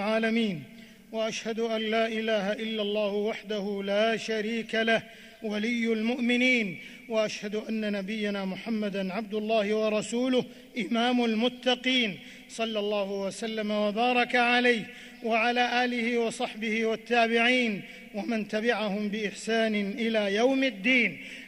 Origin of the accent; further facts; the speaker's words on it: Saudi Arabia; على ما حبى به بلادنا المملكة العربية السعودية منذ يوم التأسيس إلى يوم التوحيد